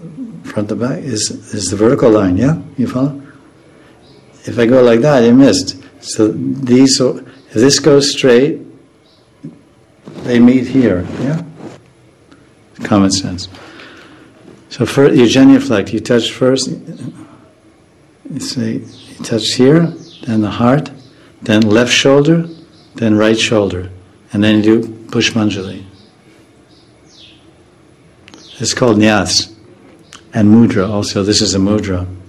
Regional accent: Estonia; I'm not from Russia, I'm from Estonia. And we have our own characteristics, we have our own culture, we even have our own language.

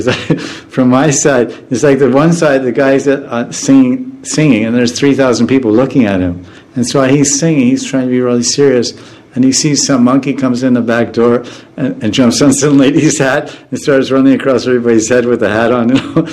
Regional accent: Estonia; I'm not from Russia, I'm from Estonia. And we have our own characteristics, we have our own culture, we even have our own language.

